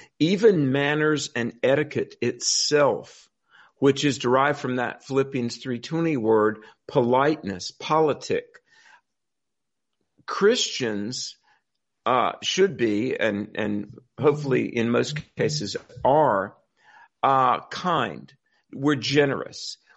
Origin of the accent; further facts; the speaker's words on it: North Carolina, United States; In my home state of North Carolina, the North Carolina public school system was really birthed out of the churches.